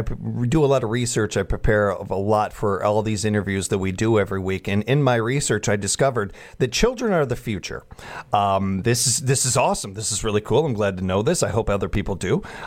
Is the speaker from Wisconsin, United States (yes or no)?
no; Chicago, Illinois, United States; when I was a kid, growing up in South Chicago